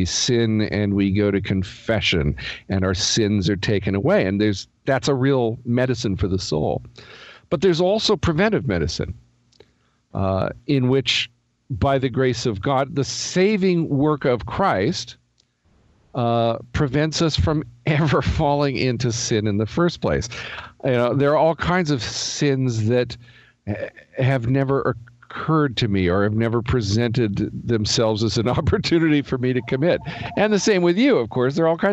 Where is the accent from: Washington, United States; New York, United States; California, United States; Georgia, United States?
Washington, United States; Everett; born there; I was born in Everett, Washington, to two American parents. I've never lived in Colombia.